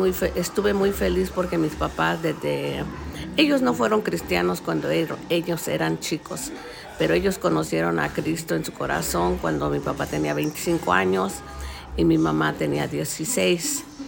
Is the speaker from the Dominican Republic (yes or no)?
no; Mexico; moved away; me vine de México. Ah. ¿Por qué me vine de México? Me vine de México porque tenía yo unos padres muy humildes y éramos muchos hermanos